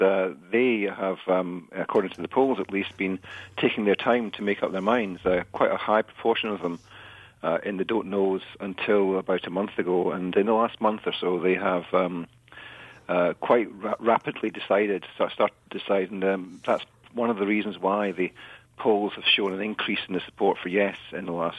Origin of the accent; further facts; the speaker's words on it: Edinburgh, Scotland, United Kingdom; I grew up in Edinburgh in Scotland.